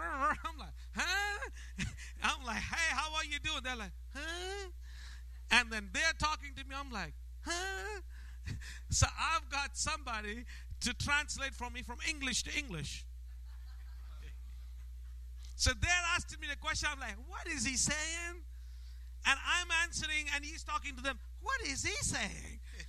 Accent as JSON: {"language": "English", "country": "India", "second_language": "English", "moved": "yes", "said": "When I came from India, everybody is able to understand me. Or do we need to have a translator? Is my accent too strong? Y'all can understand?"}